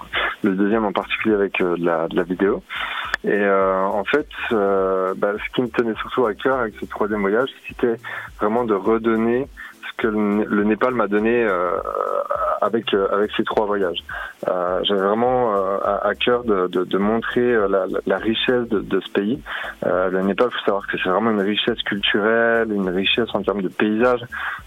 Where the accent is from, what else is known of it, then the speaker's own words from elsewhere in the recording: France; Et comme tout bon français, j'avais à l'époque un anglais à couper au couteau.